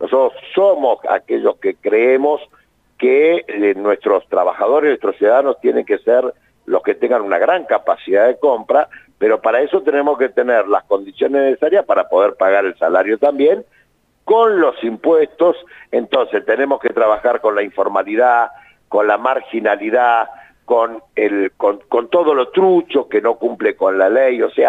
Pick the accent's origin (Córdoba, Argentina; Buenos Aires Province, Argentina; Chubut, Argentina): Buenos Aires Province, Argentina; La Plata; El otro día fui a una feria en La Plata, yo soy platense, ¿no?